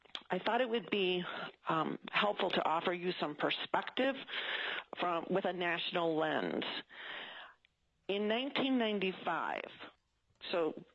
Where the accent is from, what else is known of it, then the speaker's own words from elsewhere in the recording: Minnesota, United States; I had the pleasure and privilege to serve as a state senator in my home state of Minnesota.